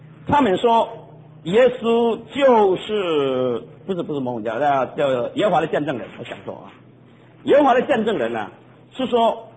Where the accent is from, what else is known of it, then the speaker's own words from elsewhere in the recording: China; 我们不是说犹太人，我们中国人一样，很幸亏啊，我是在家里面的首生的男孩子。